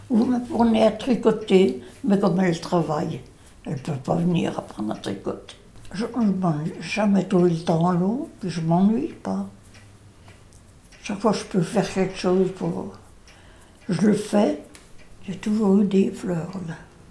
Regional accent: Auvergne-Rhône-Alpes, France; C'est ce qu'on disait chez nous, en Savoie.

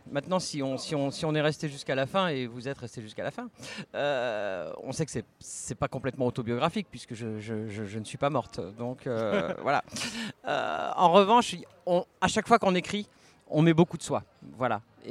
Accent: France; now in Geneva, Switzerland; Alors, je suis française, mais je vis à Genève depuis pas mal d'années.

